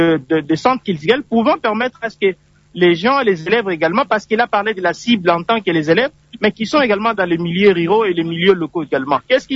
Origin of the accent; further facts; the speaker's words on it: Tshilenge, Kasaï-Oriental, DR Congo; les écoles qui sont chez moi à Tshilenge